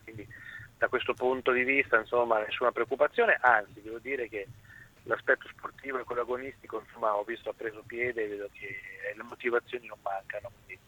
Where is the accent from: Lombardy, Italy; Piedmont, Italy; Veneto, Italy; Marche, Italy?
Marche, Italy; Ancona; Da anconetano a tifoso anconetano